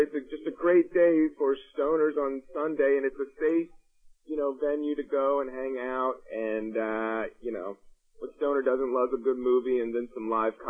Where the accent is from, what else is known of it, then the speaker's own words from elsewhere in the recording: Washington, District of Columbia, United States; I grew up in Washington, D.C. I was born in Washington, D.C.